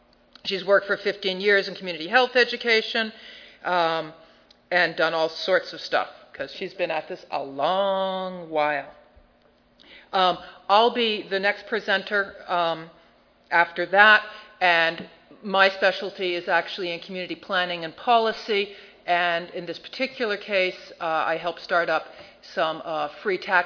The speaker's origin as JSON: {"language": "English", "region": "Massachusetts", "country": "United States", "lives_now": "San Diego, United States", "said": "We're all from Massachusetts, and we're also incredibly delighted that we're here in sunny San Diego."}